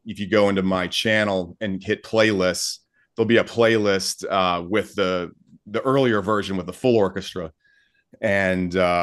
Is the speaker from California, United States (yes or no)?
no; Milwaukee, Wisconsin, United States; I grew up in Milwaukee, Wisconsin, just north of Milwaukee.